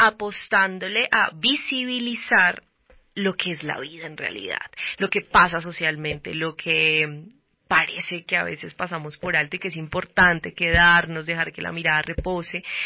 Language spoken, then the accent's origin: Spanish; Bogotá, Colombia; yo soy Rola, soy bogotana, pero me ha acompañado en este camino de también salir y volver, y siempre Bogotá abraza y cuida.